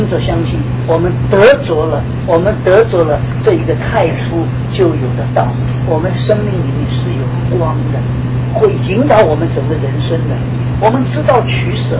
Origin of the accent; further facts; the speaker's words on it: Shanghai, China; 从前我都不太懂啊，我是上海人，在一个大城市里面长大的，也很少去乡下，没有去乡下。